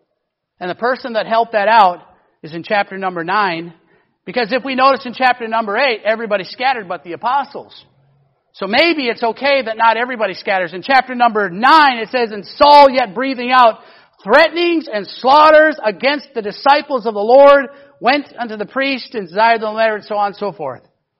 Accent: Wisconsin, United States; I'm from Wisconsin. I got blood. I don't got blood. I got milk.

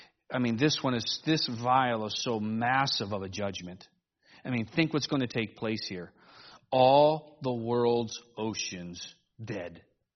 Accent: Cleveland, Ohio, United States; I grew up in Cleveland, Ohio, and so we did not exactly have an ocean.

